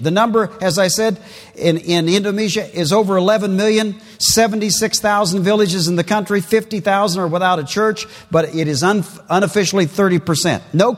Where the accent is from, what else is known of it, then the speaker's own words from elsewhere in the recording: United States; I'm glad I'm an American. I'm glad I'm a part of this country.